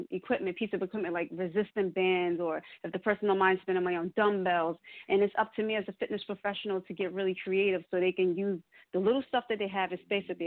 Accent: Queens, New York, United States; Hi, everyone. I'm from New York, Queens, New York.

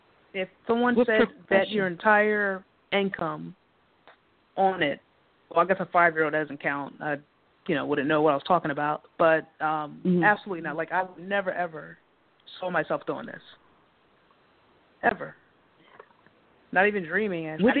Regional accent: North Carolina, United States; moved away; because I came from North Carolina to California to learn to do what I'm doing now, and I was teaching chemistry at the time.

